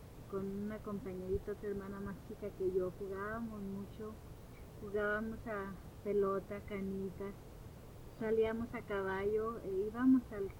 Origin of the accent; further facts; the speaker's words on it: Jalisco, Mexico; born there; Le pregunté a Jalisco.